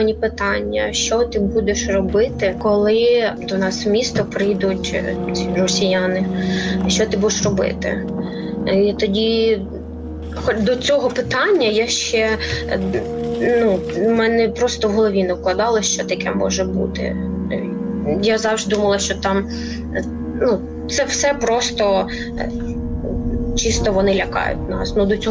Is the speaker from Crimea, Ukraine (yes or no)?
no; Markivka, Luhansk Oblast, Ukraine; Ми з однієї області і ми навіть з одного селища. Ми родом з Луганської області, село міського типу Марківка.